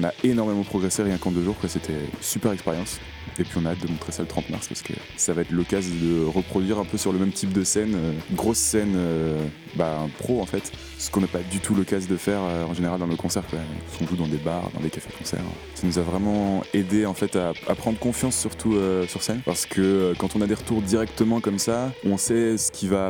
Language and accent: French; Brittany, France; Soit en Bretagne parce qu'on vient du Finistère en fait